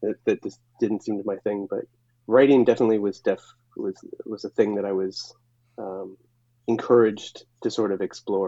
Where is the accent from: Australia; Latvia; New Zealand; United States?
United States; Chicago, Illinois; now in Portland, United States; Well, so I was living in Portland post, you know, growing up in Chicago. I just sort of landed in Portland in 1994.